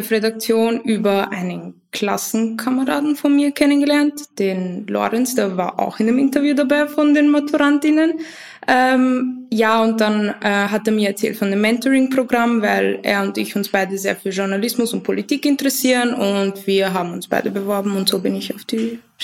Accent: Vienna, Austria; Ja, ich komme aus Wien. Ich bin auch hier geboren, meine Eltern nicht. Also ich komme aus einer Migrantinnenfamilie.

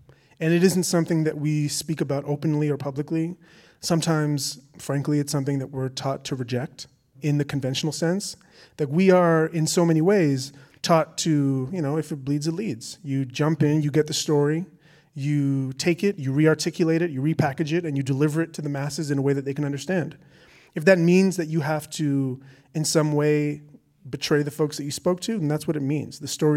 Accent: Canada; And so I think, with my being Canadian, I think in some way, here in Canada, the CBC has a very particular kind of resonance.

